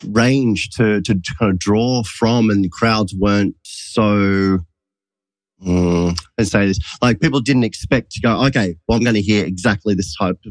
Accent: Wollongong, New South Wales, Australia; Like I, growing up in Wollongong, as I said before, there wasn't really this music around at all. Even though it's close to Sydney, I never really kind of went out in Sydney.

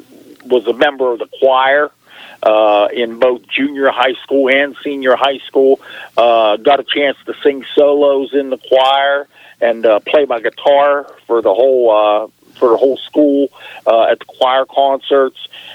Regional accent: Belle Vernon, Pennsylvania, United States; Well, I was raised in Belle Vernon, Pennsylvania, in a little village called Fairhope. And I grew up there, and then after I got married and moved, we lived in several different places.

